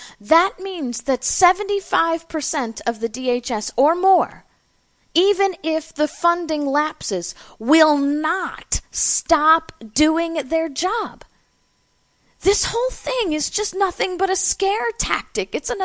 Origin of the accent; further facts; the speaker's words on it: Florida, United States; I'm from Florida, and that's where Jeb Bush is